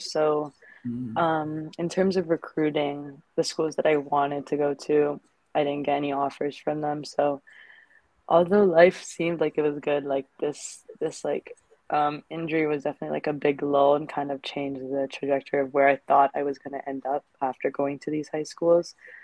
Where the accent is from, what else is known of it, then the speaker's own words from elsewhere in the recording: Canada; born there; technically I'm Phil-Canadian just because I was born there, but I'm full Filipino. Both of my parents are full Filipino.